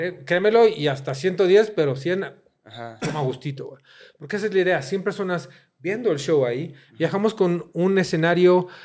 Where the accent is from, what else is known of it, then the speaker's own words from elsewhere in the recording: Mexico City, Mexico; No, soy mexicano y más que nunca. De verdad, a esta edad me encanta mi país, me encanta mi ciudad, ¿no? De repente odio ciudad. Crecí odiando Ciudad de México, güey.